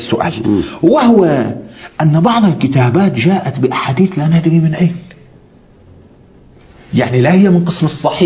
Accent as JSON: {"language": "Arabic", "country": "Yemen", "said": "ولا عندنا في اليمن ملايين اليمانيين"}